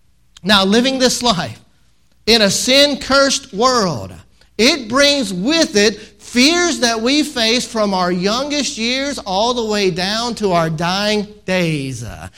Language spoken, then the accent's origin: English; Mississippi, United States; Now, when I grew up there in Mississippi on the edge of Tornado Alley.